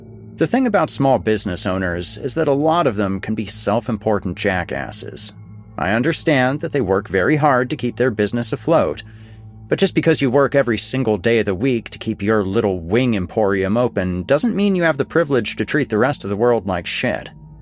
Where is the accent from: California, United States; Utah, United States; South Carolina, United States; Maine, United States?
California, United States; Even though I'm broadcasting from Western New York, where the buffalo wings and garbage plates are local treasures, I grew up smack dab in the middle of California, where the Mexican cuisine was plentiful.